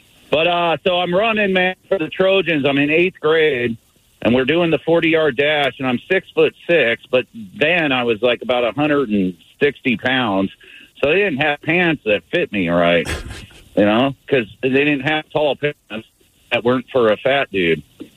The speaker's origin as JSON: {"language": "English", "region": "California", "country": "United States", "said": "which I'm an SC fan because I'm from California."}